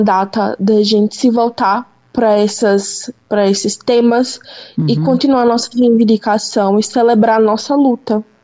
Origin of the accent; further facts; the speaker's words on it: Pernambuco, Brazil; now in São Paulo, Brazil; Eu sou pernambucana, nascida e criada em Pernambuco, mas moro há 5 anos em São Paulo.